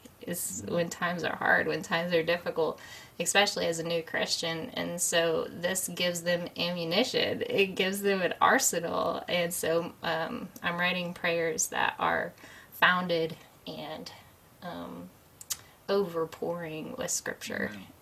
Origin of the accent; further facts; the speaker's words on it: Fairfax, Oklahoma, United States; My library in my hometown, Fairfax, Oklahoma, ordered it.